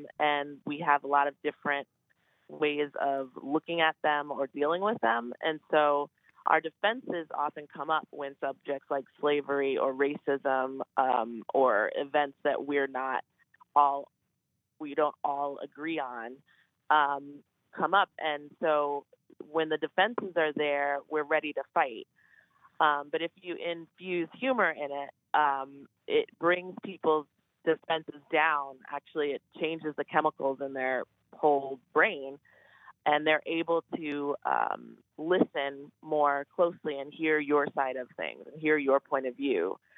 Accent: Washington, District of Columbia, United States; And so I went back to D.C., which is where I'm from. I'm from the Maryland, the DMV area.

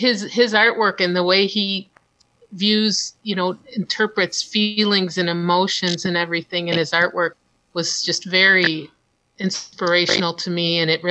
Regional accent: Dalton, Illinois, United States; I grew up in Dalton on the south side of Chicago in a suburb, and I very uneventful childhood compared to Tom's.

